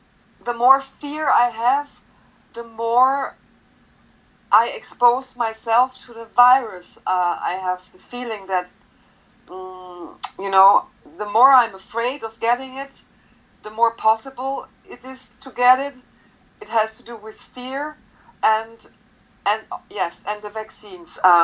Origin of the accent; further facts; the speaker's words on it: Austria; I mean, I'm not from the United States, but I'm from Austria, so I actually live on the other side of the earth.